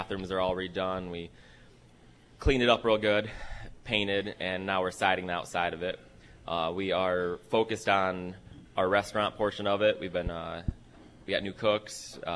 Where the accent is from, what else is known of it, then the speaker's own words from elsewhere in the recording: Jackson, United States; I grew up here in Jackson on the south side on Avondale, Jackson High grad, and I love to give back to the city.